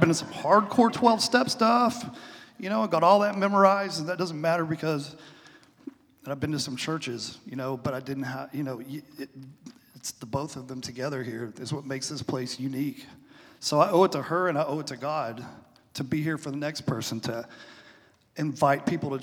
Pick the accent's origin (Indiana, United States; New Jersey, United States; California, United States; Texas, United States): Texas, United States; Wichita Falls; I grew up in Wichita Falls, and I went to school with Kimbra 25 years ago.